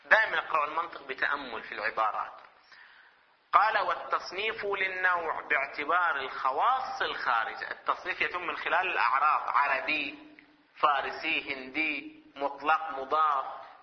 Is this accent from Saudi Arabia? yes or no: yes; Hejaz, Saudi Arabia; نذكر الأسماء اللي عندنا في الحجاز